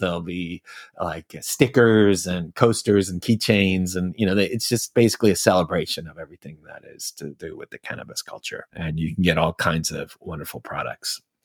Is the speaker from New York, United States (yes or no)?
yes; New York, United States; now in California, United States; I grew up in New York. Yep. I live now in California.